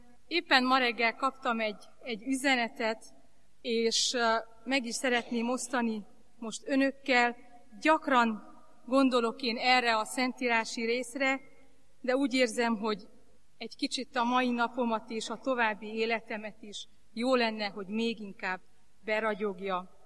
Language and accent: Hungarian; Hidegség, Harghita, Romania; Gyimes Középlokon Hidegségen születtem, és ott is nevelkedtem, a szüleim vallásosan neveltek